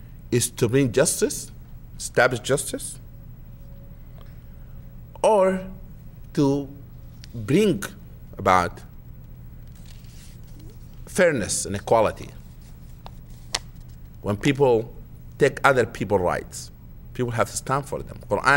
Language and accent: English; Sudan; You know, my home country, Sudan.